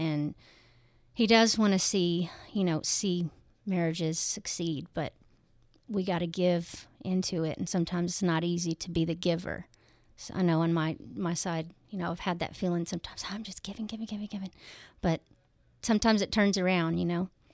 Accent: Texas, United States; So he's from Europe. I'm from South in America, Texas.

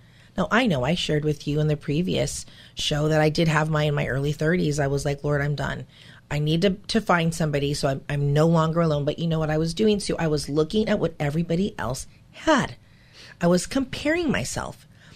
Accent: Hollywood, California, United States; born there; I was born in Hollywood

